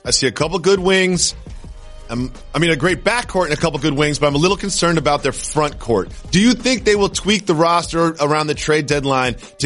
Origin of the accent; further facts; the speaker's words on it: Massachusetts, United States; I grew up in Massachusetts.